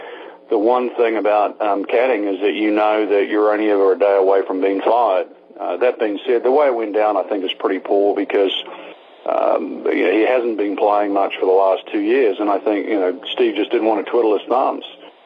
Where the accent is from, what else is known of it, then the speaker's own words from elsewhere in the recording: New Zealand; But I know when I was a kid growing up, I mean, you didn't used to get the direct flight from Auckland to L.A., so a lot of flights would stop